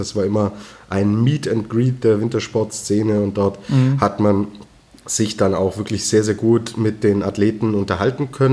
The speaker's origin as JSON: {"language": "German", "town": "Rosenheim", "region": "Bavaria", "country": "Germany", "said": "ich komme aus Rosenheim, wir sind Risikogebiet"}